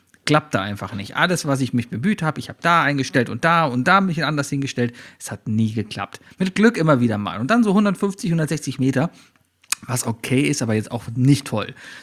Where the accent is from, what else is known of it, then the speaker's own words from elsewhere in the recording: Cologne, North Rhine-Westphalia, Germany; Als Kölner